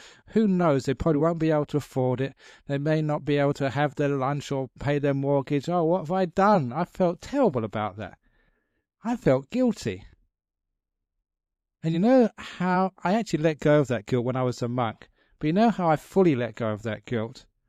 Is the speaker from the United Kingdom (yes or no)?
yes; England, United Kingdom; when I was growing up in England